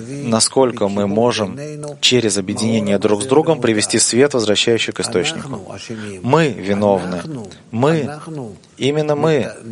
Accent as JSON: {"language": "Russian", "country": "Russia", "tie": "born or raised there", "said": "Я сам родом из России."}